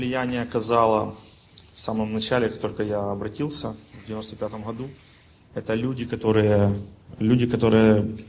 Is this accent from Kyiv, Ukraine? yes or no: yes; Kyiv, Ukraine; я сам из Киева, и у меня есть своя комната, квартира.